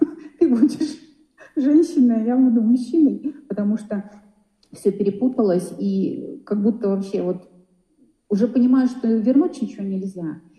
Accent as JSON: {"language": "Russian", "town": "Podolsk", "region": "Moscow Oblast", "country": "Russia", "said": "я из Подольска."}